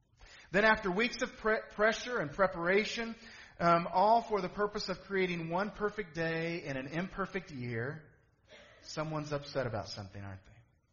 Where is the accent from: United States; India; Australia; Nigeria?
United States; Stanbury; now in St. Louis, United States; primarily whenever we go to Stanbury, my hometown, like from here, it's 4 hours